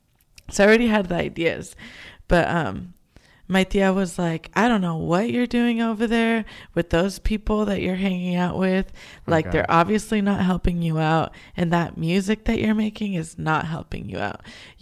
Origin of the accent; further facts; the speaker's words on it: California, United States; Well, when I was, because I grew up in the Bay Area, when I was playing in bands in San Francisco and Oakland, my band members were all not Latinos.